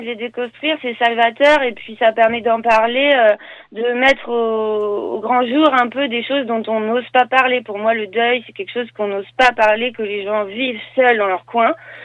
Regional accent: Normandy, France; Mais je viens quand même de Normandie, donc...

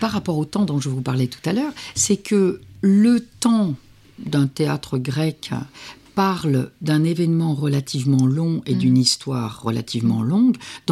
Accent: France; je suis française, donc avec une ancestralité grecque

